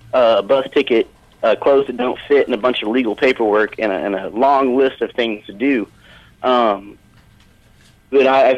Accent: Tulsa, Oklahoma, United States; I'm from Tulsa, Oklahoma.

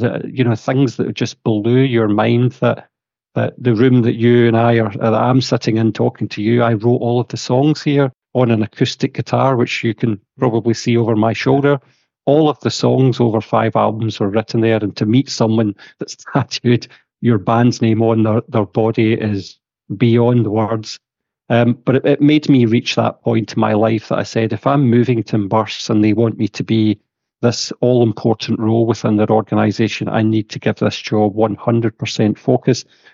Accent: Glasgow, Scotland, United Kingdom; We did a double live album in my hometown of Glasgow, which was amazing.

